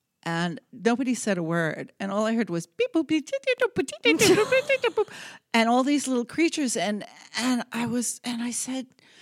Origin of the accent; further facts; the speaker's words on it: New York, United States; This was in New York. I am a New Yorker. Good. I have my New York sweatshirt on, actually, today. Yeah, so I grew up in New York, and this was almost in Queens. So the border of Long Island and Queens.